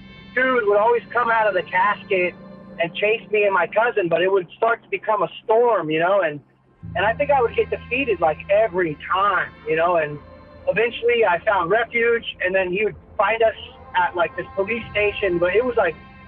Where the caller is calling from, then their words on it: San Diego, California, United States; from San Diego, right here in California.